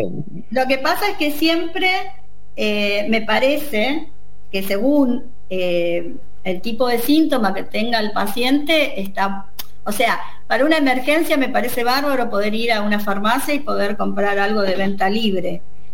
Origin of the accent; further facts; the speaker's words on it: Corrientes, Argentina; moved away as an adult; now in Buenos Aires, Argentina; Yo soy correntina y vine a vivir a Buenos Aires cuando me recibí de médica para hacer la especialidad.